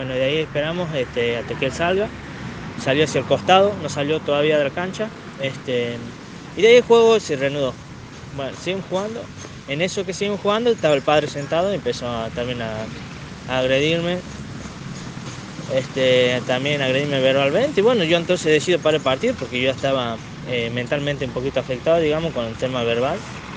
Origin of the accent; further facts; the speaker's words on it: Tucumán, Argentina; como yo vengo de Tucumán